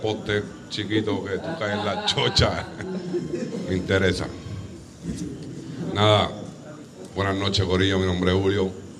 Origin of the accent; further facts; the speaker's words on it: Bayamón, Puerto Rico; esto me lleva a recordar mi infancia en los 90 en Bayamón